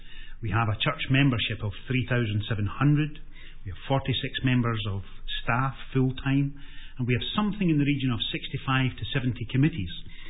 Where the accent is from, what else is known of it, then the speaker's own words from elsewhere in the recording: Hamilton, Scotland, United Kingdom; born there; I was born in May 1960 in Hamilton in Scotland.